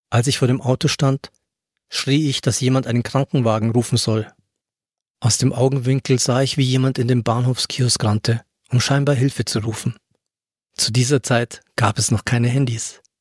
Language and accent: German; Starnberg, Bavaria, Germany; Ich hatte eine ähnliche Situation vor 30 Jahren in meinem Heimatort in Starnberg erlebt.